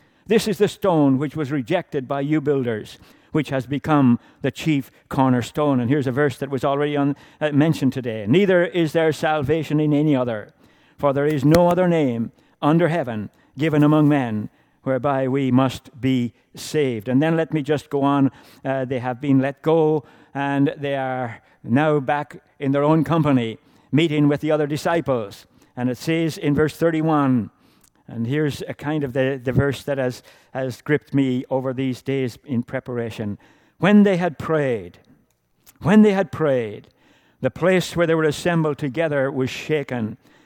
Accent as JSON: {"language": "English", "country": "Ireland", "accent": "Irish", "said": "my accent is Irish, or kind of, I don't know what it is now, but just for those who don't know where I come from, save you worrying about that all the time. I come from Southern Ireland"}